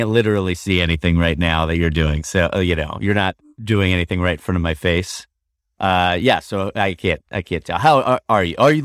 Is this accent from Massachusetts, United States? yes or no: yes; Concord, Massachusetts, United States; Oh, I grew up in Concord, Massachusetts.